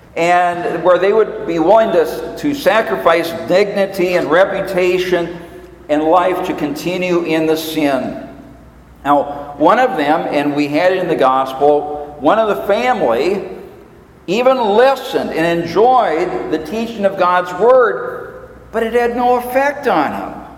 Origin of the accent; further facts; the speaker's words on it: Minnesota, United States; Now, that was a song that was part of the Casey Jones Birthday Club when we were growing up in Minnesota.